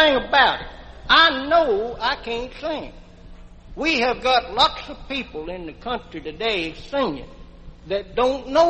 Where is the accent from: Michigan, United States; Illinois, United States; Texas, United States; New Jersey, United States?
Texas, United States; I come from East Texas, and I've been taking a lot of kids.